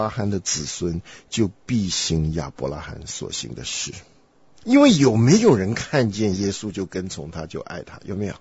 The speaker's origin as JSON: {"language": "Chinese", "country": "Taiwan", "said": "那我是从台湾来的，我们台湾有台湾的辣味儿，但是跟正宗的四川的麻辣是味道不一样的"}